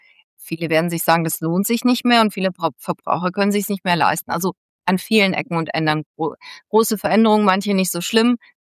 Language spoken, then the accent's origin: German; United States; German is a second language; vor allen Dingen als Amerikaner, die ich ja bin